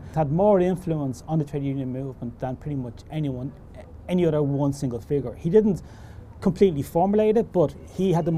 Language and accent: English; Dublin, Leinster, Ireland; accent: Dublin; which I can't pronounce with my dub accent